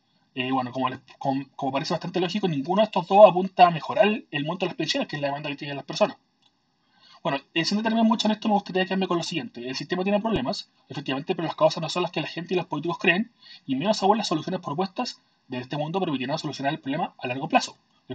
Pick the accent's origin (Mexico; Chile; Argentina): Chile; Hola a todos los que escuchan Crónica Libre en Latinoamérica … de Chile y el tema del que se hablará esta semana es acerca del sistema de previsiones de mi país